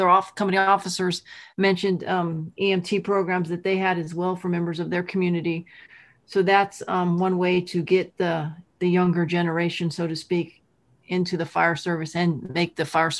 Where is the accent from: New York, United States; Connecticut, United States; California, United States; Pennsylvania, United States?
California, United States; I mean, Chief Mosdean's from California. I'm from California.